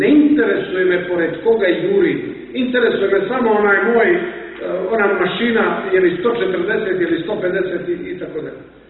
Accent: Cuce, Cetinje, Montenegro; tamo ima jedno naselje, ajde da tako kažem, blizu Cetinja, odakle sam ja, Cuce.

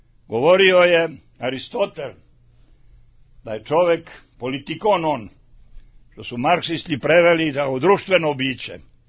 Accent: Valjevo, Serbia; born there; Ali sam rođen u Valjevskom kraju.

